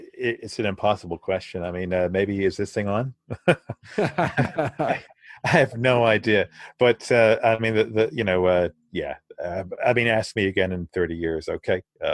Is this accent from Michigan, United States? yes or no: no; Naples, Virginia, United States; also born or lived in London; I grew up in Naples, in Italy. I was born in London, grew up in Naples, in Virginia, in the States.